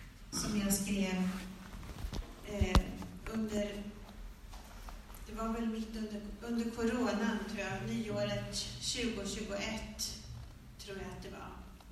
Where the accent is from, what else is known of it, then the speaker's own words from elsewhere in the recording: Stockholm, Stockholm County, Sweden; Jag är från Stockholm.